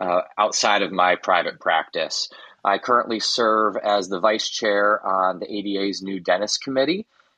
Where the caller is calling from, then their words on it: Skaneateles, New York, United States; I am calling from upstate New York, a small town called Skaneateles, which is about 20 minutes outside of Syracuse.